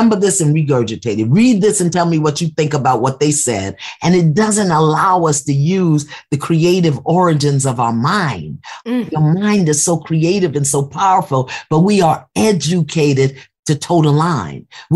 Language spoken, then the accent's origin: English; Brooklyn, New York, United States; maybe because I'm from Brooklyn and we're kind of rowdy